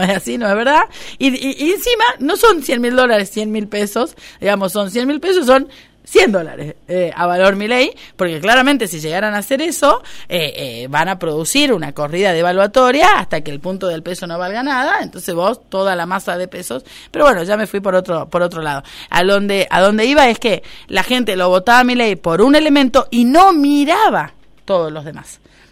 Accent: Argentina; como argentinos y argentinas

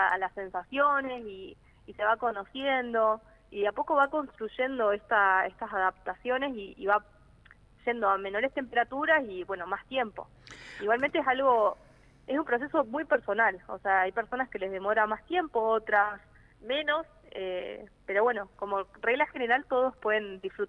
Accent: Río Negro, Argentina; preguntan si hay agua fría, de dónde soy, así que como muy feliz de hablar también de Río Negro, dar la posibilidad de contar un poco de la Patagonia también

